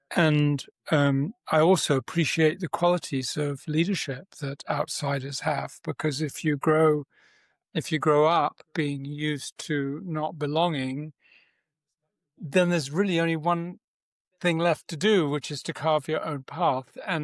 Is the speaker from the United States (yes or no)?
no; England, United Kingdom; accent: English; I was born in England, although I'm half Italian. And so I sound English